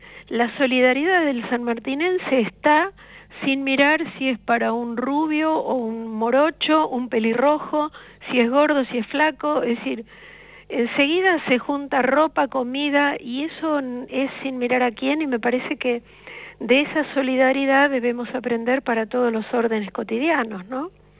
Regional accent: Florencio Varela, Buenos Aires Province, Argentina; born there; Yo nací en Florencio Varela, los pagos de Guillermo Enrique Hudson, que me hace sentir muy orgullosa, aunque no sea más que compartir el pago

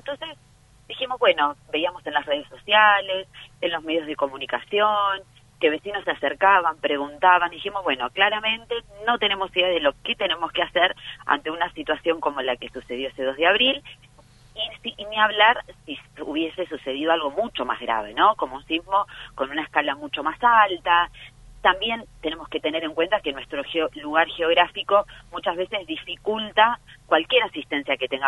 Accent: Tierra del Fuego, Argentina; soy una hija fueguina, que recuerdo en la escuela 21, en donde transcurrí mi primario

